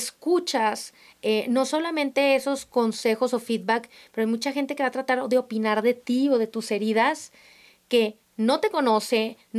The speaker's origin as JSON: {"language": "Spanish", "town": "Monterrey", "region": "Nuevo León", "country": "Mexico", "lives_now": "Mexico City, Mexico", "said": "yo soy de Monterrey"}